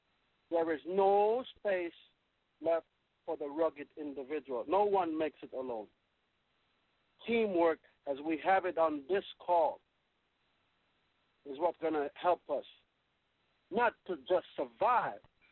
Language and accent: English; Jamaica; I could tell you a story about all that after growing up in Jamaica in the bushes, after coming out and living in the city for a while.